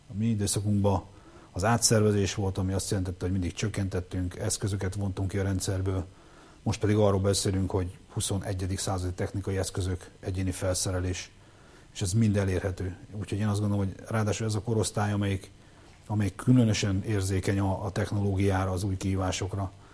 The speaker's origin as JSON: {"language": "Hungarian", "town": "Hódmezővásárhely", "region": "Csongrád-Csanád", "country": "Hungary", "said": "én Vásárhelyről vagyok"}